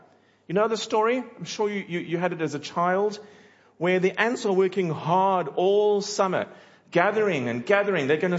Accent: South Africa; because you might say … you're from South Africa, and how dare you say this about Aussies?

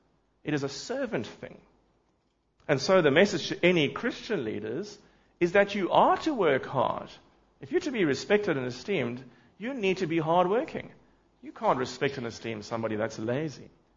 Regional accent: South Africa; And so, as a South African, I am disappointed to read that lately the South African government is setting out to buy new planes for VVIPs.

